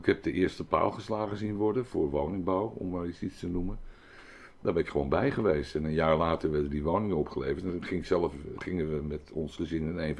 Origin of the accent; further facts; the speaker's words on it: Amsterdam, North Holland, Netherlands; born there; ik ben in Amsterdam geboren, maar Almere is in mij geboren.